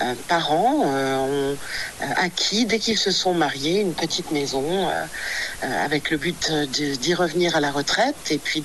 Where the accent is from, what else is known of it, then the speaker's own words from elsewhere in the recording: Bourgogne-Franche-Comté, France; now in Caen, France; Je suis aussi originaire du Morvan.